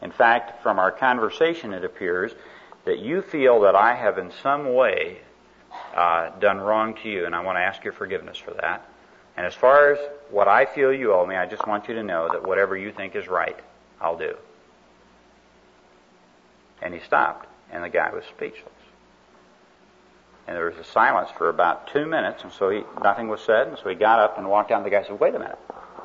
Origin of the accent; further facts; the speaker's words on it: Spokane, Washington, United States; but I was a little kid growing up in Spokane, Washington, and he lived across the street